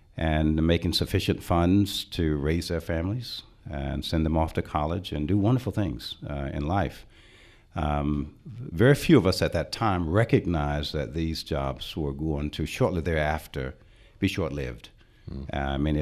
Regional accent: Winston-Salem, North Carolina, United States; I was fortunate growing up in Winston-Salem to have a climate with two incredible parents

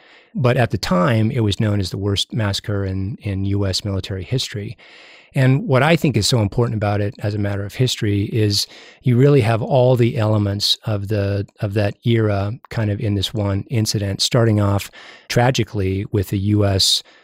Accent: Wyoming, United States; since I was a boy growing up in Wyoming, I've been fascinated with the Indian War era.

